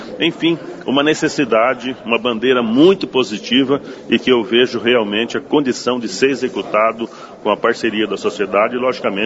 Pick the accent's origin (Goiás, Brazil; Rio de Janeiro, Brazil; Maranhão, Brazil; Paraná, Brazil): Paraná, Brazil; Iguaraçu; born there; Eu sou nascido em Iguaraçu, meu pai foi prefeito de Iguaraçu, tem uma ligação muito forte aqui com Maringá.